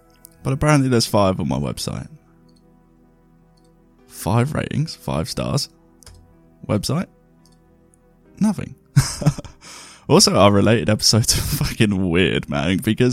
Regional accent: England, United Kingdom; my hometown has just had this new, like, South African variant, and it's, like, the first place in the UK to get it

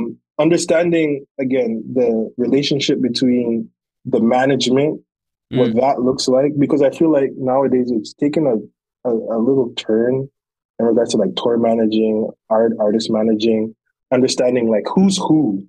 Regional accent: Brampton, Ontario, Canada; also born or lived in Scarborough; I was born in Scarborough. Scarborough got really bad. My parents, thankfully, in 2000, I believe, my parents moved to Brampton, and I was in Brampton from a very long time until when I moved out of Brampton to go back to Scarborough.

